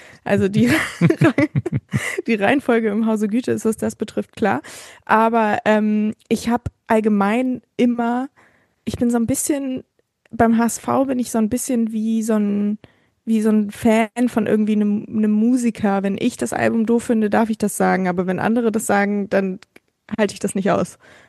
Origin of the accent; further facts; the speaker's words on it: Hamburg, Germany; now in Berlin, Germany; auch als ich noch in Hamburg gewohnt habe, also ihr habt ja schon erwähnt, zugeschaltet aus Berlin, aber ich bin in Hamburg aufgewachsen